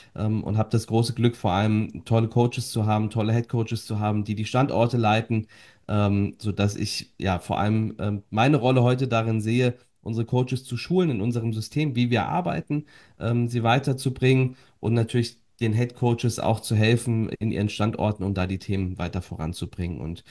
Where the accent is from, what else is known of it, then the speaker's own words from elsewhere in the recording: Wiesbaden, Hesse, Germany; dass ich gebürtig aus Wiesbaden komme.